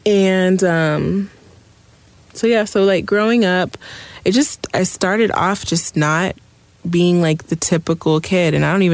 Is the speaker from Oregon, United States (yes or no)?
no; Oxnard, California, United States; now in Los Angeles, United States; I'm from Oxnard, and you'll hear me say LA a lot. I'm not from there, but I've been, or I'm not from here, but I have lived here for about, I think, maybe a little over 10 years.